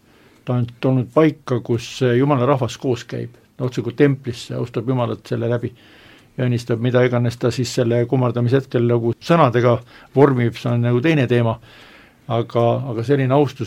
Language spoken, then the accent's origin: Estonian; Pärnu, Pärnu County, Estonia; kui ma oma lapsepõlves Pärnu maannal koguduses käisin